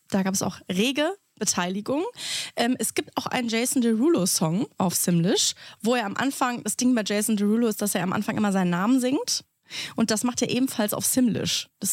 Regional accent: Rösrath, North Rhine-Westphalia, Germany; NRW, weil ja Köln und mein Heimatort Rösrath so schnell ausverkauft waren.

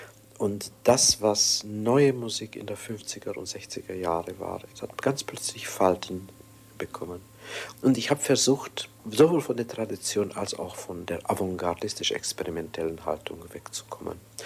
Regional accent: Budapest, Hungary; first language Hungarian; German is a second language; moved away as an adult; Bin ich Ungar oder bin ich Jude? Ich wurde Jude durch die Verfolgung, aber kulturell gesehen, ich bin in der ungarischen Sprache aufgewachsen, ich bin durchdrungen von der ungarischen Literatur. So war das Verlassen von Budapest doch seelisch sehr schwierig

